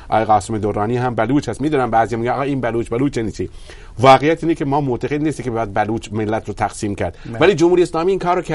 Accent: Iran; کار اصلی من در اون حرکت ملی هست، به عنوان یک ایرانی هست.

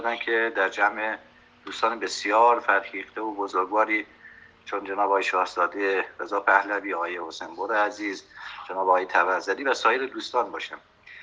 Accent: Iran; به اندازه سهمی که به عنوان یک ایرانی میتونم انجام وظیفه بکنم

